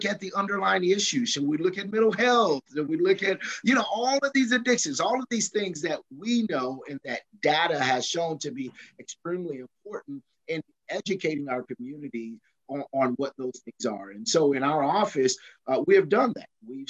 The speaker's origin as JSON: {"language": "English", "town": "Kansas City", "region": "Kansas", "country": "United States", "tie": "born or raised there", "said": "So I was born and raised here in Wyandotte County, Kansas City, Kansas, which is inner city here."}